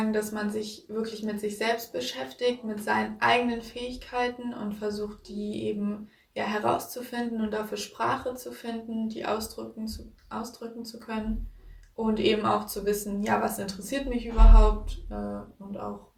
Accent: Strasbourg, Grand Est, France; Ich bin 17 Jahre alt und ich komme aus Straßburg.

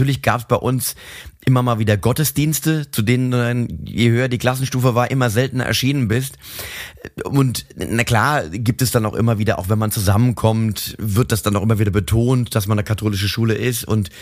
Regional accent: Mainz, Rhineland-Palatinate, Germany; Bei uns in Mainz gibt es zwei Schulen, die kirchlich getragen, also es gibt mehr, aber da, wo ich war

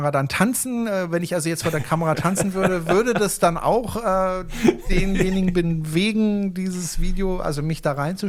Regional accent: Freiburg, Baden-Württemberg, Germany; Okay, schade, weil Freiburg ist meine Heimatstadt.

